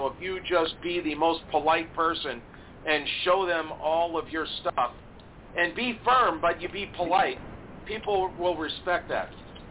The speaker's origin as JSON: {"language": "English", "region": "New York", "country": "United States", "lives_now": "Las Vegas, United States", "said": "Yeah, I'm originally from New York. I'm in Las Vegas now"}